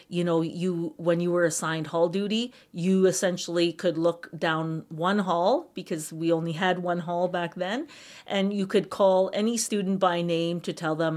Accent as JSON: {"language": "English", "town": "Red Lake", "region": "Ontario", "country": "Canada", "said": "and I am originally from Red Lake, Ontario."}